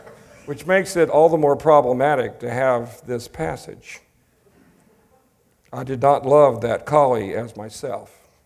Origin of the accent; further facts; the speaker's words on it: the South, United States; When I got to be about 10 years old, I was wrestling, especially growing up in the Southern Bible Belt